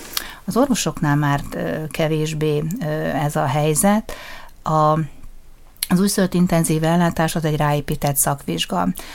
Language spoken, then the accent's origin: Hungarian; Debrecen, Hajdú-Bihar, Hungary; és amikor én debreceni vagyok